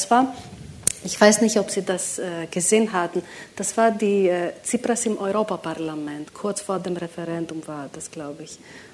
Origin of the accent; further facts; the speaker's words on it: Greece; Und das war für mich als Griechin, die ich mich damals sehr unsicher gefühlt hatte in meinem eigenen Land